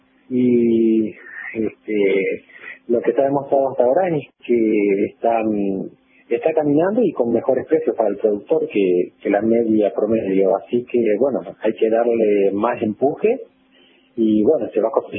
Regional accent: Argentina; somos argentinos

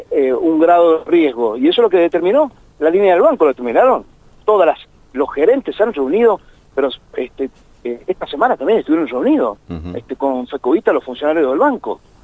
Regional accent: Mendoza, Argentina; Esa es la gran preocupación que tengo yo como argentino, como mendocino.

